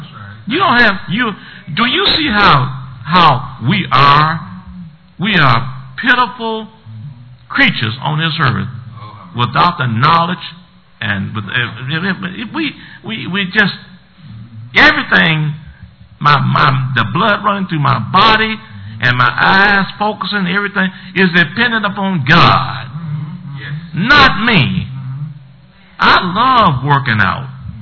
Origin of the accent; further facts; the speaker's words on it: the South, United States; Now, I grew up in the South, and we had those wagons, and we went out, and that mule took us out and brought us back.